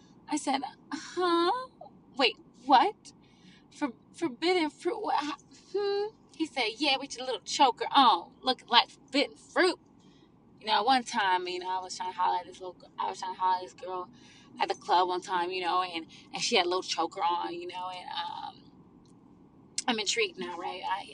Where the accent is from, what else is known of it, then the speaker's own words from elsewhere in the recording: South Carolina, United States; So just lay it on me, you know, because I'm from South Carolina.